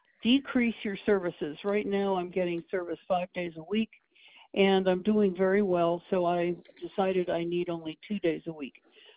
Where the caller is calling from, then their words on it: Pottsville, Pennsylvania, United States; I'm from Pottsville, Pennsylvania. Are you providing assistance in Pottsville, Pennsylvania?